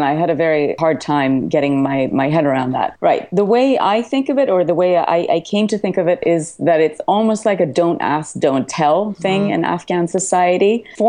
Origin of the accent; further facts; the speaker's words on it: Sweden; now in New York, United States; I was born in Sweden mm-hmm. and grew up there and worked for Swedish Broadcasting for a very long time before I came to New York to go to grad school.